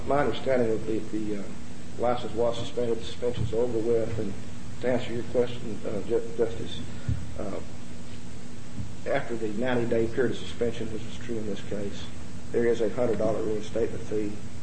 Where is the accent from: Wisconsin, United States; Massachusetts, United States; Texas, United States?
Texas, United States; Bryan; I'm from Bryan, in my 100-mile radius, there are two counties that fit into